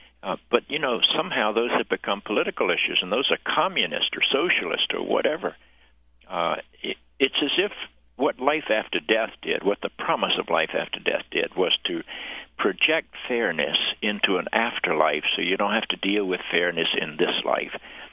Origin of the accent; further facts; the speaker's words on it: the South, United States; I grew up in the Bible Belt.